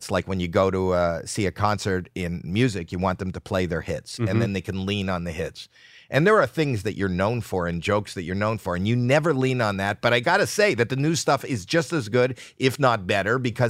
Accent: Toronto, Ontario, Canada; moved away; I was from Toronto, Canada. But when I moved out here, he had notes.

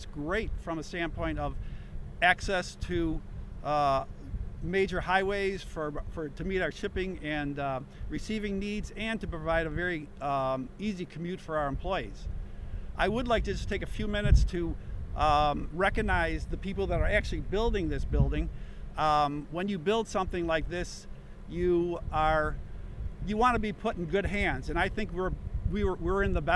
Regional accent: New York, United States; we're all from Western New York. We were born and raised in Western New York.

